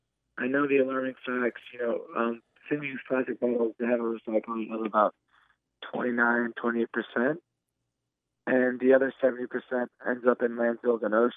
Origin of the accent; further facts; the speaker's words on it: California, United States; So we're from Silicon Valley, as you know. This is the hub of innovation.